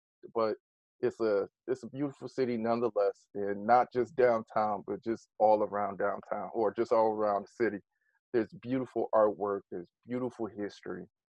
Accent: Detroit, Michigan, United States; Yeah. So, yeah, I grew up in Detroit, still here in Detroit.

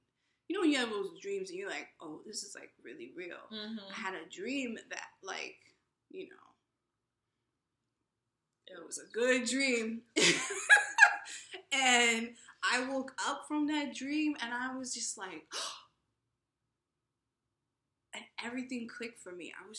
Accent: New York City, New York, United States; I grew up in New York City, girls would kiss on the cheek

